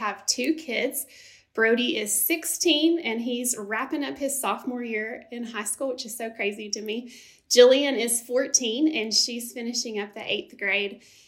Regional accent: Benton, United States; you mentioned I grew up in Benton and I went to First Baptist Benton.

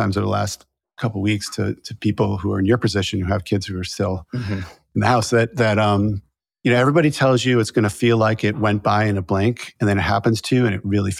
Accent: Massachusetts, United States; So I went to Tufts and I grew up in Massachusetts. So I wasn't that far away from home.

